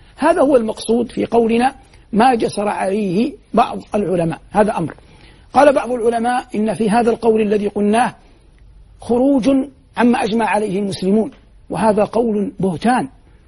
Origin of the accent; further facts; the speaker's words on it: Saudi Arabia; جنوب بلادنا المملكة العربية السعودية